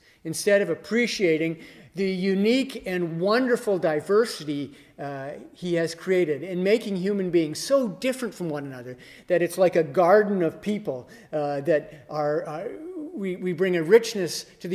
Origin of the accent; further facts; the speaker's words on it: the Prairies, Canada; also born or lived in Vancouver / Southern Ontario; I was born in Vancouver in the 50s, which was a more diverse city, but I moved very early on to the prairies, and then from the prairies to Southern Ontario in the 70s.